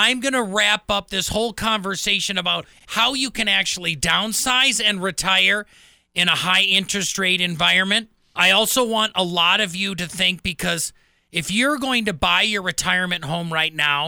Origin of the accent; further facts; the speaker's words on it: Wisconsin, United States; My home state. You know, I tell people I am a cheesehead by birth, but a Packer fan by choice.